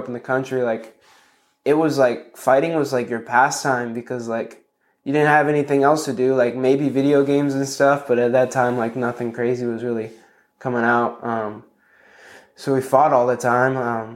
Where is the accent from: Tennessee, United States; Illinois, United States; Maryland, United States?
Illinois, United States; Bethalto; also born or lived in Alton; I was born in Alton, Illinois, but Bethalto is where I grew up.